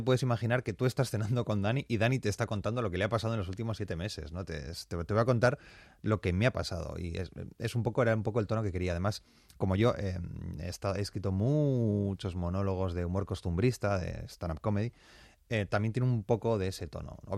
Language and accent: Spanish; Bilbao, Basque Country, Spain; porque yo soy de Bilbao, no puedo entrar y decir